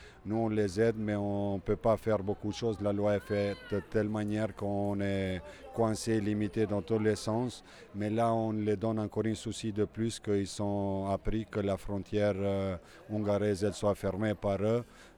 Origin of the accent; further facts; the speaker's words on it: Kumanovo, North Macedonia; Je suis albanais de Kumanovo.